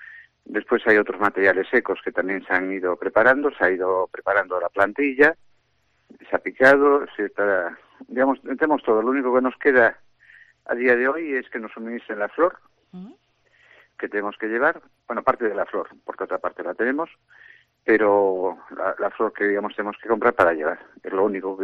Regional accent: Ponteareas, Galicia, Spain; Somos de Pontareas y llevamos 200 años haciendo alfombras.

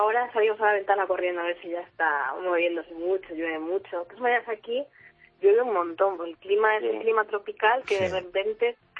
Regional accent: Alicante, Valencian Community, Spain; Pero claro, nosotros somos de Alicante y si allí no hay huracán

